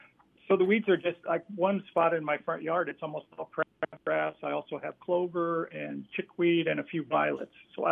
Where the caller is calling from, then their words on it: Cincinnati, Ohio, United States; from Cincinnati, Ohio.